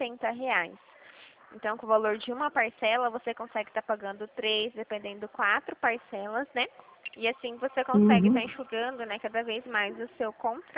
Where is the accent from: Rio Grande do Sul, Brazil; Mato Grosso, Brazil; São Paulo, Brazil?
São Paulo, Brazil; Dracena; Eu sou de Dracena, sou aqui pertinho.